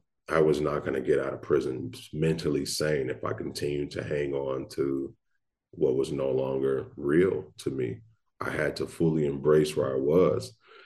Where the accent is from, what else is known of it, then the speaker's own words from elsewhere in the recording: Long Beach, California, United States; I'm from Long Beach, California.